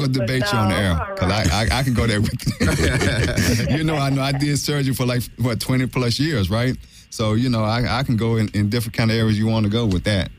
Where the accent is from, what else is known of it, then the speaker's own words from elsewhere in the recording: Memphis, Tennessee, United States; And I said, well, hey, I'm Mr. Tennessee. I'm from Memphis.